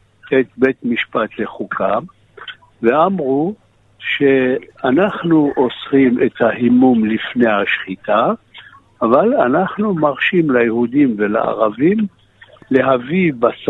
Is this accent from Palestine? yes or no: no; France; לא, אני בא מצרפת.